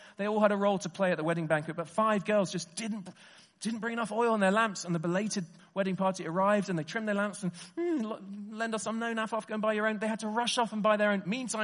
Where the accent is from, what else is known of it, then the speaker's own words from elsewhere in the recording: England, United Kingdom; Let me talk as an Englishman rather than you Welsh folk.